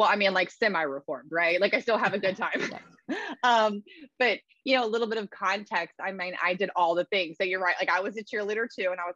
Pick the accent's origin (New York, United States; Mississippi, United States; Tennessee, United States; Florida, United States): Mississippi, United States; I'm from South Mississippi. My parents are still there. And it's a very, I still adore it. I plan on retiring there, but it's a very be humble culture, right?